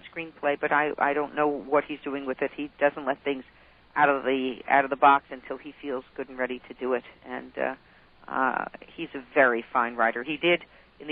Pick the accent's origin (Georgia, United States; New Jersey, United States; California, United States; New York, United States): New York, United States; Scarsdale; I grew up in Scarsdale in a somewhat non-observant home.